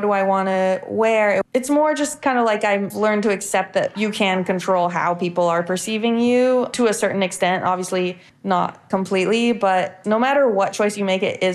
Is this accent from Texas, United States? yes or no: no; Palo Alto, California, United States; Yeah, so I grew up in Palo Alto, California. My mom is from there. She grew up there as well.